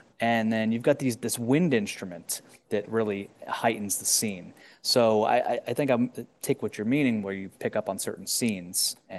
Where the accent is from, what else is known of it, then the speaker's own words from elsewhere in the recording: United States; I'm an American cinema goer.